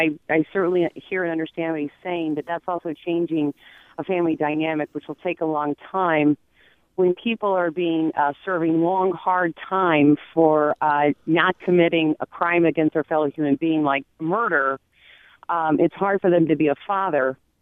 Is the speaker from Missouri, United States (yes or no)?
yes; St. Louis, Missouri, United States; also born or lived in Chicago; And I am a white person growing up in West County, but my eyes were wide open working in Chicago for many years. And coming back to St. Louis, which I love